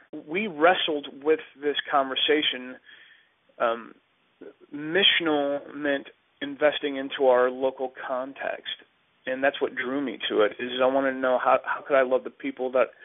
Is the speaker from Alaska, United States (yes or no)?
yes; Anchorage, Alaska, United States; I grew up Southern Baptist in Anchorage, Alaska, and I had a pretty bad identity crisis.